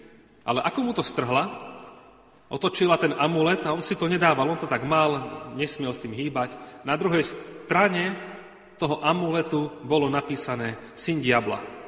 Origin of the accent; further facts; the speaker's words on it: Zvolen, Banská Bystrica Region, Slovakia; Ja som vyrastal na dedine, ja som stredoslovák, aj s manželkou, my sme zo Zvolena. Vyrastal som na dedine vedľa